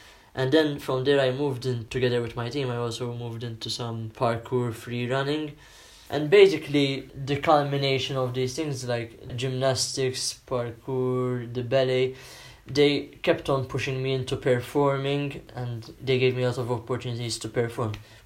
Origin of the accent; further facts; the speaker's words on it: Malta; I'm from Malta.